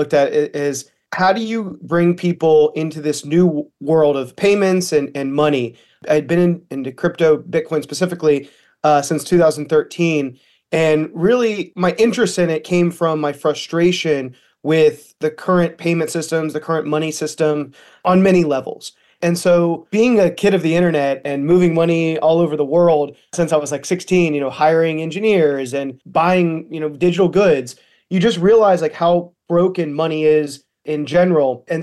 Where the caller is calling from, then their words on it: New York City, New York, United States; Joining from New York City.